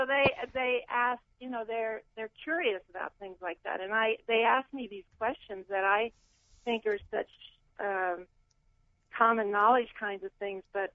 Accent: Salt Lake City, Utah, United States; I'm from Salt Lake City.

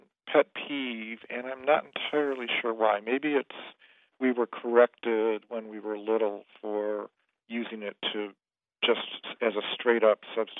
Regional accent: Michigan, United States; Right. Yeah, I grew up in Michigan.

